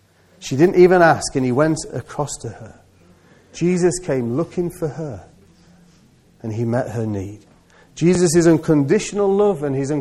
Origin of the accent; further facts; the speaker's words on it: United Kingdom; But you wanted to hold it together because we're British.